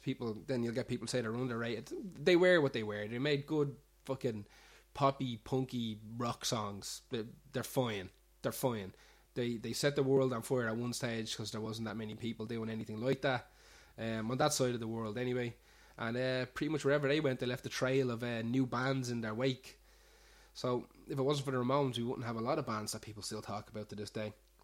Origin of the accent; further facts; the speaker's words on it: Cabra, Leinster, Ireland; I think it's because I'm originally from Cabra